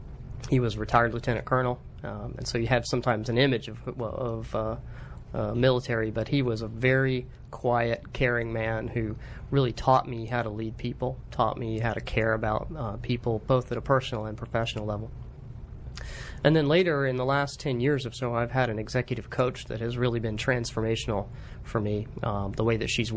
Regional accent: Greenville, South Carolina, United States; I'm from Greenville, South Carolina.

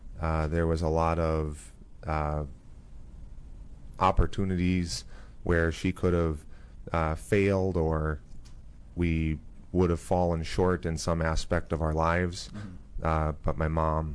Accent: Manitowoc, Wisconsin, United States; I was 12 years old, and I had a paper route in my hometown of Manitowoc, Wisconsin, delivering approximately 70 papers on a daily basis.

